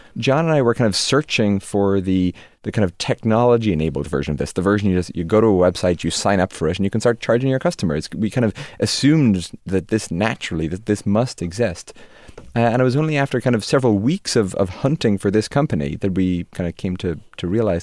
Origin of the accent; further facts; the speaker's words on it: Dromineer, Munster, Ireland; also born or lived in Limerick; I was born in Limerick in Ireland and lived there for the first couple of years of my life. And then when I was 5 or 6, Dad decided to buy this very tiny hotel by the shores of Loch Derg in Ireland, in the village of Drumnir.